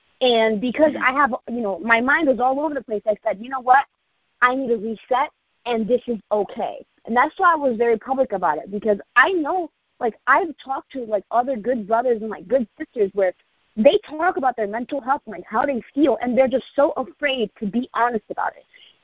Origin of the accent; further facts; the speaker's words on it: Springfield, United States; But I'm from Springfield.